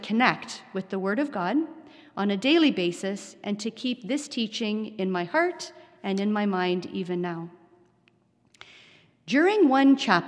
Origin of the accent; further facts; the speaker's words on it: Dallas, Texas, United States; born there; I was born in Dallas, the first child of Stan and Donna.